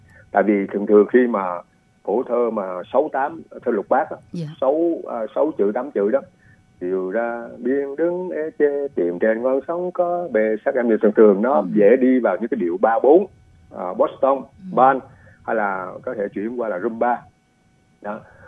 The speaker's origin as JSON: {"language": "Vietnamese", "town": "Tuy Hòa", "region": "Phú Yên", "country": "Vietnam", "tie": "born or raised there", "also_born_or_lived": "Saigon", "moved": "as an adult", "lives_now": "Canada", "said": "nhưng mà cũng để cho quý vị biết … là sinh trưởng tại Tuy Hòa, Phú Yên, thấy không? Khi mà lớn lên thì mình học đại học luật khoa của Đại học Sài Gòn, thấy không?"}